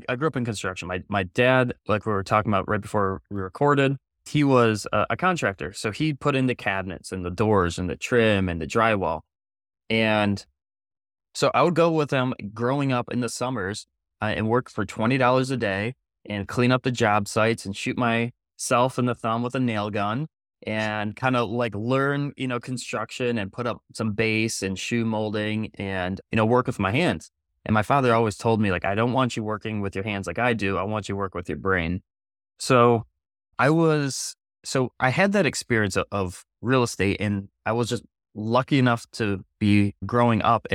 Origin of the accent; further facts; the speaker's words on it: Michigan, United States; I'm from Michigan. I lived in Michigan at the time.